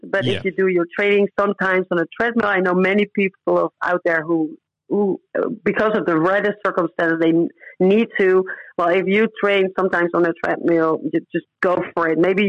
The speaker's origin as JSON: {"language": "English", "country": "Netherlands", "also_born_or_lived": "Curaçao", "moved": "yes", "said": "I moved from the Netherlands to the tropical islands close to the north of South America. It's called Curaçao. It's a Dutch colony island."}